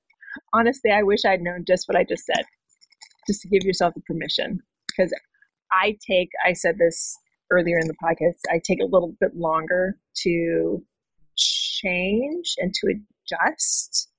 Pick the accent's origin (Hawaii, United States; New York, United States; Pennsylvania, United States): Hawaii, United States; I mean, I'm from Hawaii. I go home at least 2 times a year.